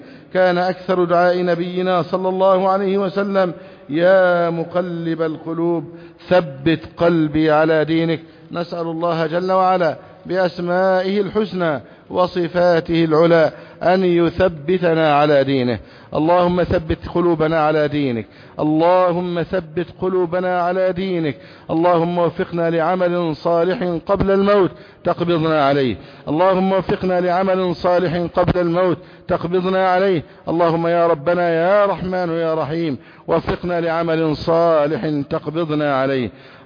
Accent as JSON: {"language": "Arabic", "country": "Egypt", "said": "اللهم احفظ بلدنا مصر أمنا أمانا"}